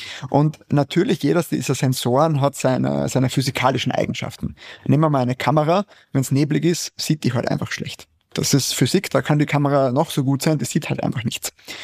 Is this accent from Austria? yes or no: yes; Austria; mit meinem Heimatland vergleiche, also Österreich und auch Deutschland.